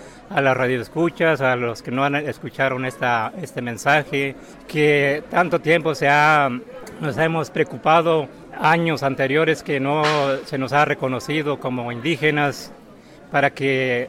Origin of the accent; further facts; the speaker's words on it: Chicontepec, Veracruz, Mexico; Yo soy nativo aquí de la región de Palo Flor, Chicontepec, Veracruz.